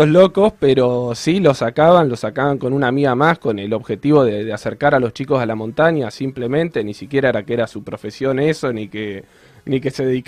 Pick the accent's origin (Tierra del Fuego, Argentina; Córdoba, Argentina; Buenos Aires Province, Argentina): Tierra del Fuego, Argentina; Ushuaia; yo tuve la suerte de haber nacido acá. Mis viejos son cordobeses y llegaron en el 87 a Ushuaia, un poco en busca de acercarse ahí a la naturaleza, y con ellos nacimos nosotros en Ushuaia